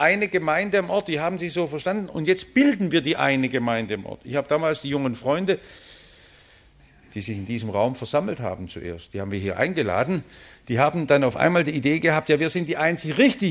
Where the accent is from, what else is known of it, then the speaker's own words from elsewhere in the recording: Stuttgart, Baden-Württemberg, Germany; Ich bin in Stuttgart immer aufgewachsen